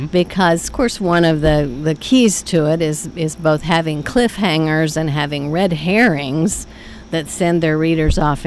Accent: Enid, Oklahoma, United States; I was born and raised in Enid.

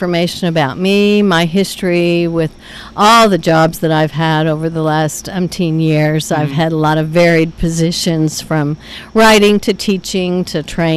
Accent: Enid, Oklahoma, United States; I was born and raised in Enid.

